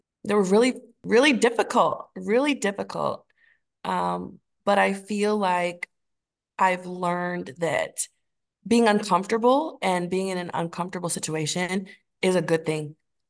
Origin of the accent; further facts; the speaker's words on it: North Carolina, United States; So originally I'm from North Carolina, joined the military at 23 and I got out in 2022.